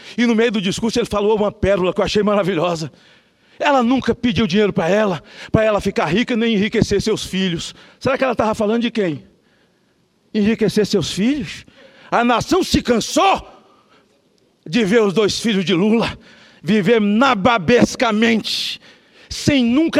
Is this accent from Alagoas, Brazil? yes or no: no; Itapetinga, Bahia, Brazil; also born or lived in Macarani; now in Espírito Santo, Brazil; da minha pequena Macarani, onde eu nasci, da minha pequena Itapetinga, onde eu fui criado, em nome dos meus amigos, do povo, do Estado, do Espírito Santo que me acolheu como filho adotivo.